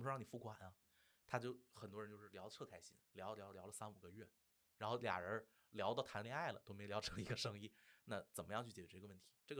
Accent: Beijing, China; 我也是在北京长大的孩子，可以靠家里的一些补贴

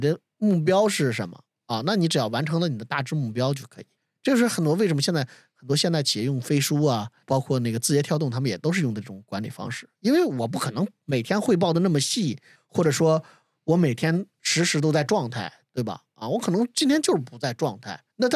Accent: Shijiazhuang, Hebei, China; 你知道那个我的老家这个石家庄，

